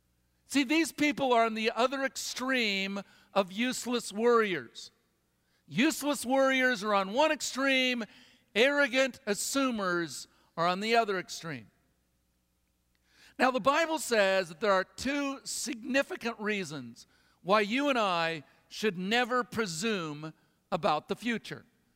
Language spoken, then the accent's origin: English; United States; I mean, I'm an American.